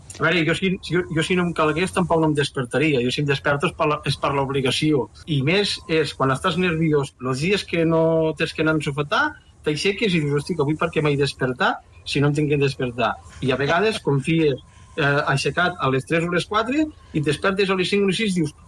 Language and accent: Catalan; Aitona, Catalonia, Spain; I jo soc d'Aitona i me guio perquè a dalt Aitona està rodejat per una serra.